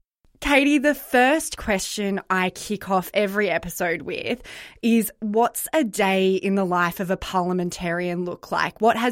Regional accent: Sydney, New South Wales, Australia; I grew up in Sydney and my school was on the other side of the Harbour Bridge

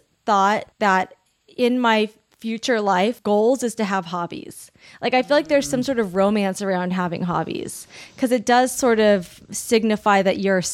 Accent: Long Beach, California, United States; Long Beach.

